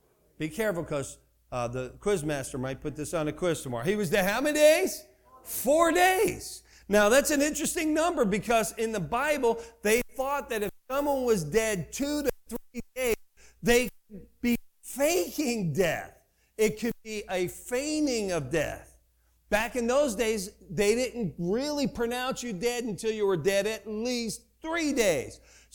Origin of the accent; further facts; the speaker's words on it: New Jersey, United States; All right, you know, I grew up in New Jersey. I'm going to give you a little bit about myself.